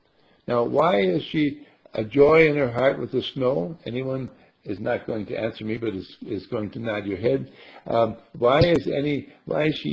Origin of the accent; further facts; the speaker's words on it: Milwaukee, Wisconsin, United States; born there; I was born in Milwaukee, Wisconsin, and we had snow in the winter times too.